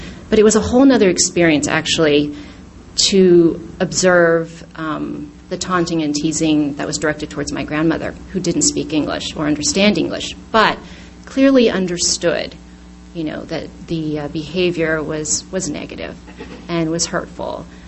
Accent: California, United States; I grew up in Northern California. I've lived in New York now for about 15 years.

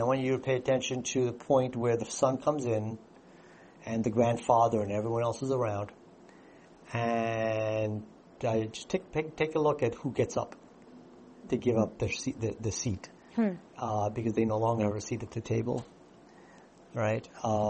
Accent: India; born there; English is a second language; I, as an Indian man, having born in India but lived here, my parents, who are Indian, also have that same slant towards benefiting me as a son in India.

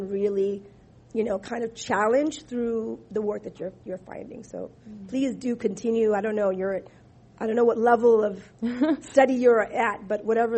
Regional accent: United States; born there; I was born in the United States with children who are multiracial

